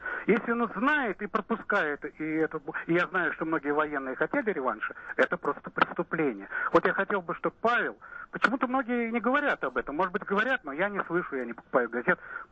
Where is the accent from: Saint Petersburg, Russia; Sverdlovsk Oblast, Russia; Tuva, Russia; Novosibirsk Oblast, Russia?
Saint Petersburg, Russia; now in Moscow, Russia; Я ленинградец, я родился в Ленинграде, угу. Но 46-го года живу постоянно в Москве.